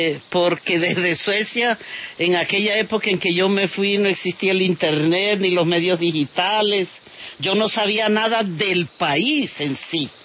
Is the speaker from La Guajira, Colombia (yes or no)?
yes; Villanueva, La Guajira, Colombia; also born or lived in Manaure; Sí, yo soy nacida en Manaure, Cesar, pero fui criada en Villanueva, al sur de La Guajira.